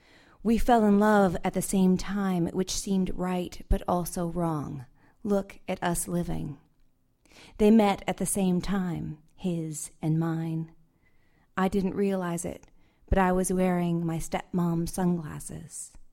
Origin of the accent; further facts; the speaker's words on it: California, United States; Where I grew up in California, and we did not have fireflies, and I was amazed by them.